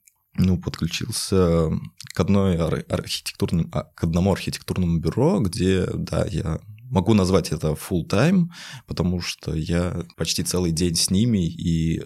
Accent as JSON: {"language": "Russian", "town": "Ulyanovsk", "region": "Ulyanovsk Oblast", "country": "Russia", "said": "я как раз из того города, когда ты про него говоришь на каких-то мероприятиях, такой, я из Ульяновска"}